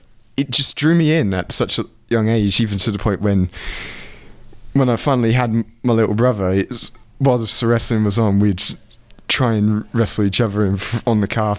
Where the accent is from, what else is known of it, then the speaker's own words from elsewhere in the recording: England, United Kingdom; A better way to describe it, and being English, it always ends up to football as such.